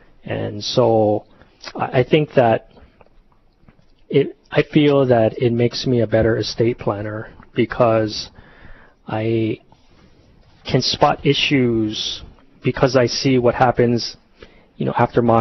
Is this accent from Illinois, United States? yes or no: no; Mililani, Hawaii, United States; also born or lived in Vietnam; My family is originally from Haliva, grew up in Waihewa and primarily in Mililani. Eventually went to Punahou and did my last year of Punahou over in Pa'o'a Valley